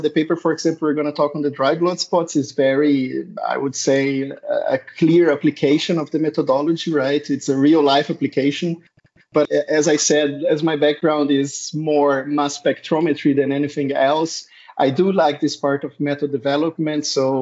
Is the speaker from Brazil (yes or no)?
yes; Brazil; English is a second language; So I'm originally from Brazil, where I did a big part of my studies.